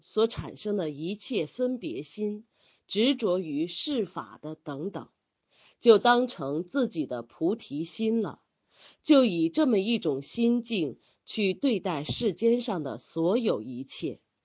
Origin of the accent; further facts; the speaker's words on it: Sichuan, China; 用我们四川人的话来说，就叫瑜伽。